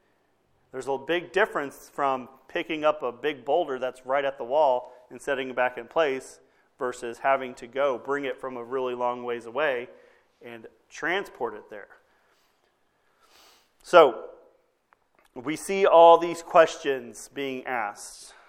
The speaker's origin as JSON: {"language": "English", "town": "Scurry", "region": "Texas", "country": "United States", "tie": "born or raised there", "said": "I've yet to see another town named Scurry, but one day maybe I'll find a town named Scurry. But growing up in Scurry, I remember growing up"}